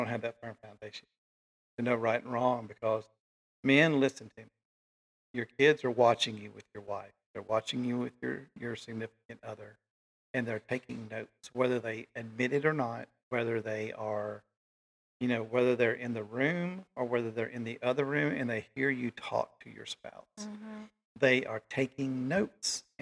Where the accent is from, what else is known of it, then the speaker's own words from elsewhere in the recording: Vicksburg, Mississippi, United States; born there; Now, I was born in Vicksburg, Mississippi, the very, very heart of the Civil War.